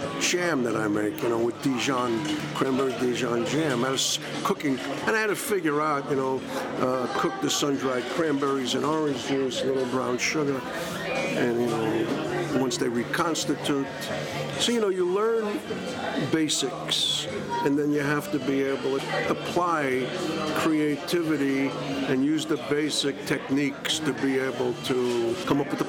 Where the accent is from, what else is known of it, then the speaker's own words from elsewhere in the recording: New York, United States; You know, it's just like growing up in New York, street thing.